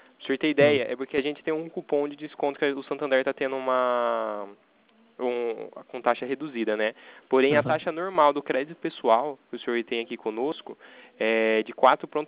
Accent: Itatiba, São Paulo, Brazil; Eu sou daqui de Itatiba, interior de São Paulo.

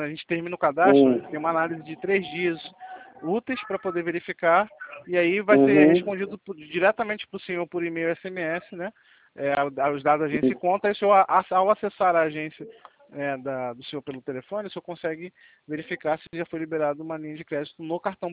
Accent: Rio de Janeiro, Brazil; Sou do Rio

